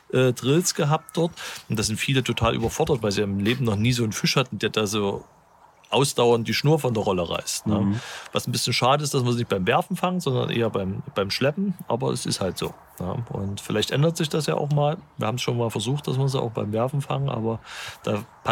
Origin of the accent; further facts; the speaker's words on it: Leipzig, Saxony, Germany; ich kenne es also als Leipziger, das ist schon was Besonderes, dann an die Ostsee zu fahren.